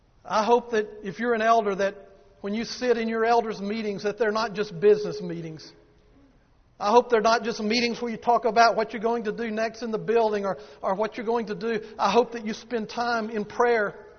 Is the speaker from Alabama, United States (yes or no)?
yes; Alabama, United States; I grew up in Alabama, and as a boy, we would travel around the southeast